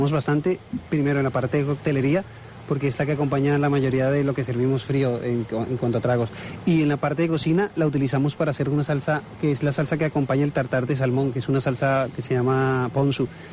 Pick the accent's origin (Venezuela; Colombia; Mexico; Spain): Venezuela; born there; soy una mezcla un poco rara porque de padres portugueses, que emigraron, nací en Venezuela.